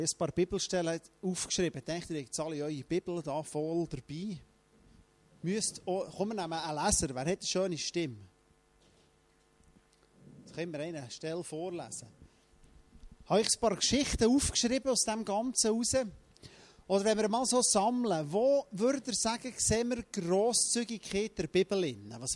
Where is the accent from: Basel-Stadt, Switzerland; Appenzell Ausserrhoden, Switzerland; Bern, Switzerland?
Bern, Switzerland; Frutigen; Ich komme von Frutigen aus dem Land, wo jeder hat kennt, oder?